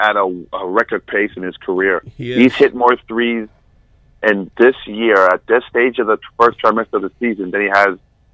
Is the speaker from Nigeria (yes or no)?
no; Canada; Murray, I knew from just being Canadian and watching him, what he does in Team Canada